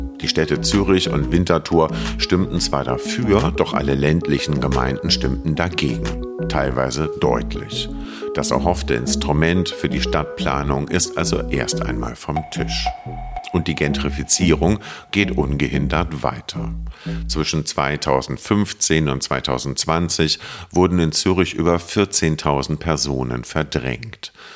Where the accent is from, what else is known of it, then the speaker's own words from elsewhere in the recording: Hamburg, Germany; Für mich als Hamburger